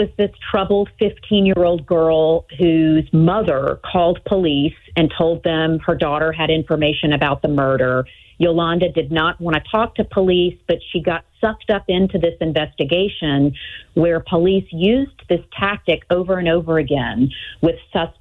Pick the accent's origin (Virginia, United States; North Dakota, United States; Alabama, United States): Alabama, United States; Birmingham; I'm originally from Birmingham and moved back home to work for WBRC in 2010.